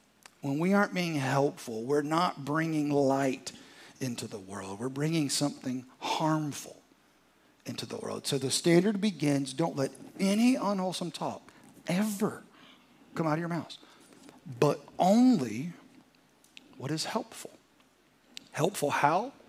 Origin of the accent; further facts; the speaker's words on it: the South, United States; I was raised in the South and Southern Baptist.